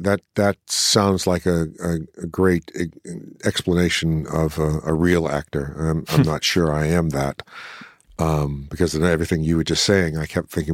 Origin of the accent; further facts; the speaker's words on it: New Orleans, Louisiana, United States; I had never worked in my hometown. I'd never been offered money to go to New Orleans and do anything.